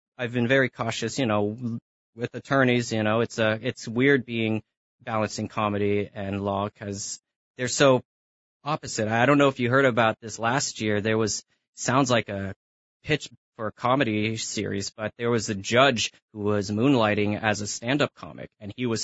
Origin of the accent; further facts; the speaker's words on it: California, United States; No, actually, like most people, I'm not from here. I grew up in the Bay Area.